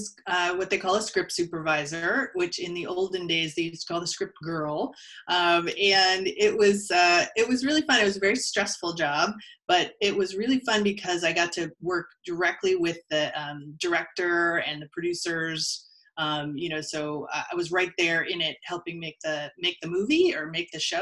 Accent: Hawaii, United States; also born or lived in New York / Minneapolis; now in Los Angeles, United States; I was born in New York, and then we actually moved to Hawaii, and I grew up on Maui.

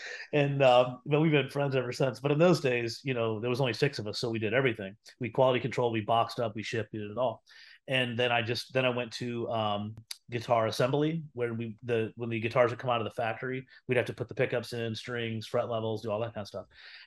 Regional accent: Indianapolis, Indiana, United States; I mean, I'm from Indianapolis. Tampa's a much bigger city.

